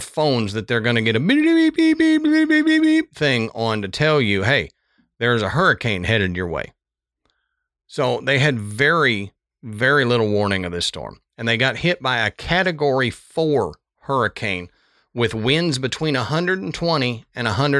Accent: Galveston, Texas, United States; So if not to talk trash about my home state, but if you were to see Galveston now, you wouldn't think of it as the Wall Street of the South. It's not bad, but it had, I remember as a kid that you did not want to go to the beaches in Galveston.

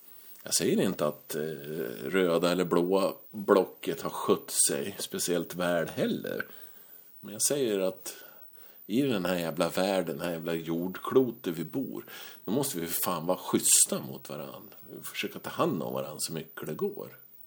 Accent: Västerås, Västmanland County, Sweden; För jag är från Västerås.

